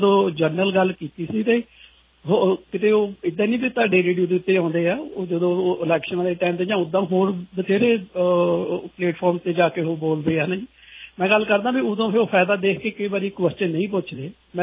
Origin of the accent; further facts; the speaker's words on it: Punjab, India; ਮੈਂ ਆਪਣੀ ਜਿਹੜੀ ਕਮਿਊਨਿਟੀ ਪੰਜਾਬ ਤੋਂ ਹਾਂ